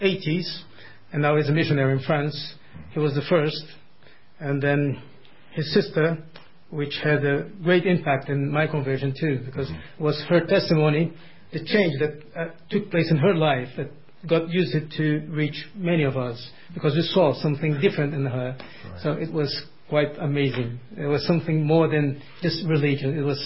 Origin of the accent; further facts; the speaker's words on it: Belém, Pará, Brazil; No, no, I come from Brazil.